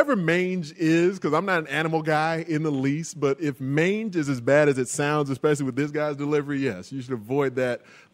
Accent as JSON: {"language": "English", "town": "Chicago", "region": "Illinois", "country": "United States", "accent": "Chicago", "said": "And that's where my Chicago accent."}